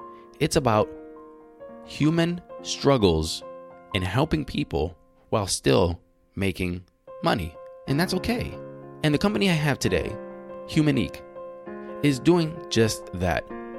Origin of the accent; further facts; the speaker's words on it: Cleveland, Ohio, United States; born there; also born or lived in Hawaii / Asia; I was born in Cleveland.